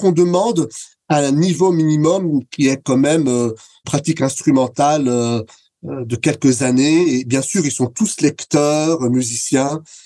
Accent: Grand Est, France; Alors, on vient d'Alsace

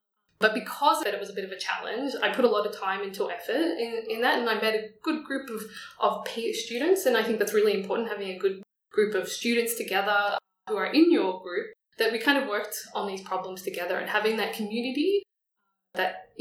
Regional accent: Melbourne, Victoria, Australia; Yeah, so I was very lucky to grow up in Melbourne, and, you know, I lived actually not very far from where we are today

